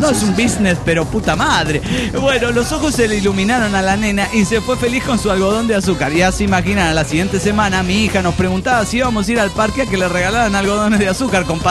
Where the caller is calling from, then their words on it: Tegucigalpa, Francisco Morazán, Honduras; de Tegucigalpa, Honduras.